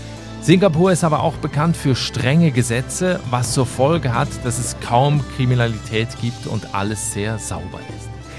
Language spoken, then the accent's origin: German; Switzerland; Und auf der 1 nach wie vor mein Heimatland, die Schweiz.